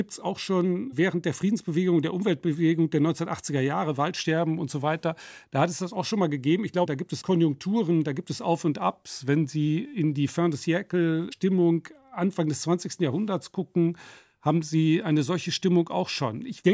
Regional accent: Nottuln, North Rhine-Westphalia, Germany; Ja, das wurde in dem Ort Nottuln, wo ich groß geworden bin, gespielt.

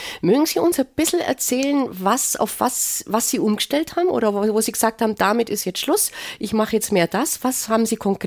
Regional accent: Bavaria, Germany; bei uns im Allgäu

